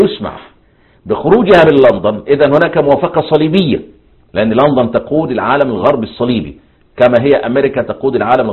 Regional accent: Egypt

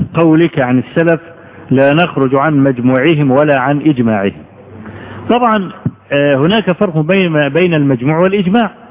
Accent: Egypt; عندنا في مصر

